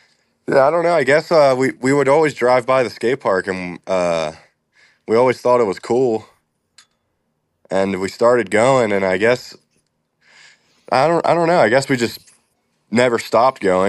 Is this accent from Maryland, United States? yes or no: yes; Maryland, United States; also born or lived in Baltimore; Yeah, we were, we moved out of Baltimore, I think I was like two. And we moved to the Eastern Shore, which is like the other side of Maryland.